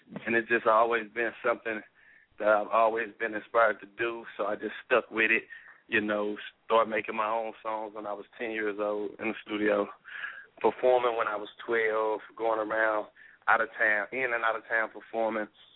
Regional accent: St. Louis, Missouri, United States; All right, well, where I'm from St. Louis, Missouri. North side city of St. Louis, Missouri on the north side. Walnut Park, you know, area I'm from, hood I'm from

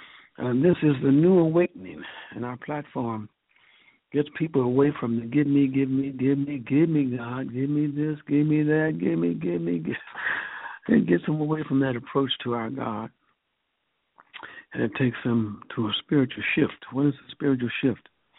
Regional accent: Texas, United States; I came from Texas. He brought me.

